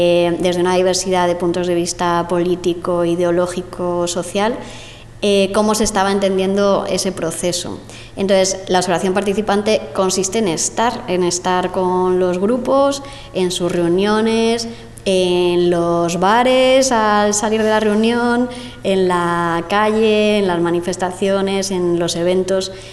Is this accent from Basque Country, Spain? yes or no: yes; Errenteria, Basque Country, Spain; moved away; Y pese a que Rentería no fue nunca mi pueblo al que volver, porque nos desarraigaron totalmente de ahí